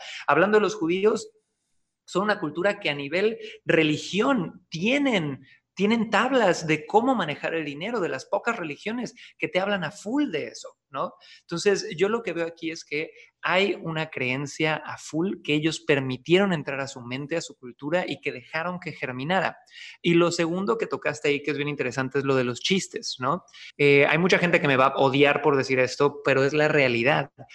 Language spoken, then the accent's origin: Spanish; Mexico; moved away; also born or lived in Santiago, Chile; cuando yo me fui a vivir a Santiago de Chile muchos años. Y de nuevo, no quiere decir que todos los chilenos sean así ni que todos los mexicanos sean así, pero yo en México crecí